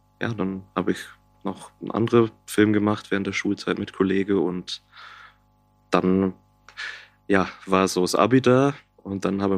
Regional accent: Baden-Württemberg, Germany; accent: Black Forest dialect; hört es vielleicht aus dem ein oder andere Aussprache, am Dialekt so, ich komme ja auch wirklich aus dem Schwarzwald, also aus dem tiefen Schwarzwald bei Todtnau, Feldberg, wenn man ins Kino will, muss man entweder nach Freiburg fahren eine halbe Stunde oder nach Lörrach eine Dreiviertelstunde.

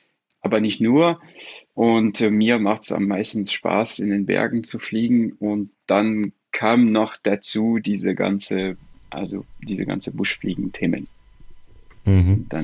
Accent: France; German is a second language; moved away as an adult; now in Germany; ich komme ursprünglich aus Frankreich. Südlich, so 100 Kilometer südlich von Paris. Ich wohne südlich von München schon seit knapp 14 Jahren und ich bin Projektingenieur bei BMW Motorrad. Ich bin knapp 40

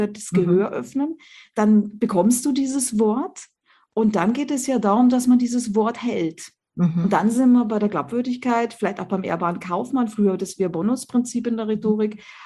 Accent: Germany; Als Deutsche, ne? Sehe ich das so, genau.

